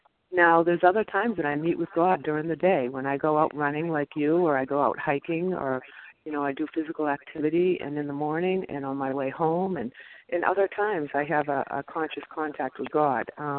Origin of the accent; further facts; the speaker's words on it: Massachusetts, United States; from Massachusetts.